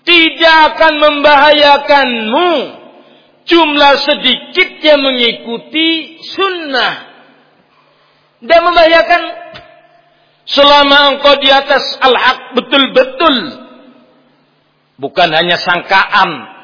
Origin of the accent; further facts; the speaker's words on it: Java, Indonesia; Bahasa Jawa. Saya orang Jawa Pak.